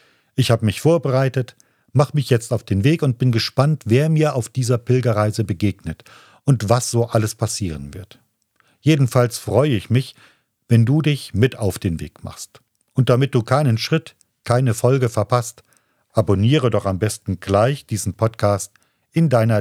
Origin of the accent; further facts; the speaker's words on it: Rhineland-Palatinate, Germany; now in Telgte, Germany; Ich bin 50 Jahre, bin an der Mosel aufgewachsen und geboren